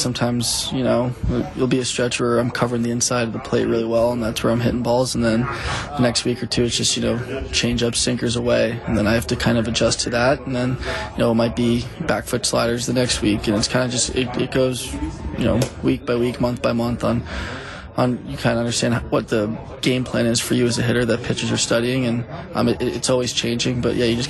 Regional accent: Boston, Massachusetts, United States; because I grew up in Boston, went to Boston College

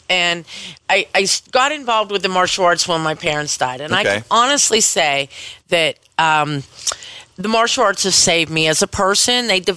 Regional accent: Penn Hills, Pennsylvania, United States; Penn Hills. I'm from Penn Hills.

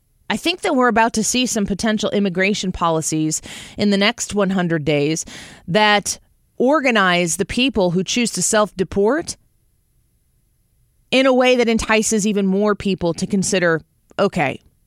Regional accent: Illinois, United States; Going back to my home state of Illinois

